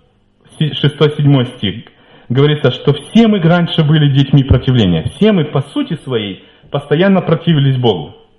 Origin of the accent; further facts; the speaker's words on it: Ukraine; Вот я из Украины